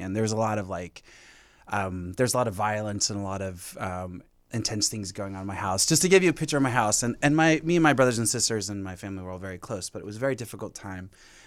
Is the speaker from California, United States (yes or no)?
yes; Fontana, California, United States; born or raised there